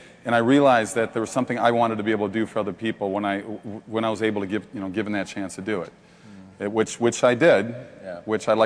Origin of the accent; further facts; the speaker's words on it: Minneapolis, Minnesota, United States; And I grew up in Minneapolis. I grew up in a very Lutheran household. We have another fellow Lutheran right back over here, another Minnesota guy.